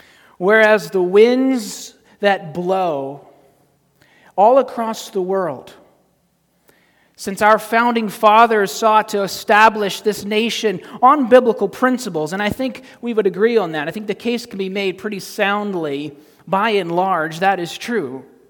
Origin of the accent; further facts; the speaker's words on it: United States; I am filthy rich, and that's simply just because I'm American, not because I have a lot of money.